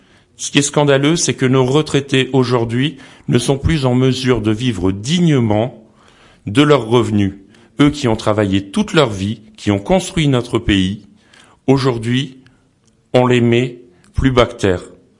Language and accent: French; Laroque-d'Olmes, Occitanie, France; je suis de La Roque-d'Olme et je suis le porte-parole du Parti communiste français dans la deuxième circonscription de l'Ariège.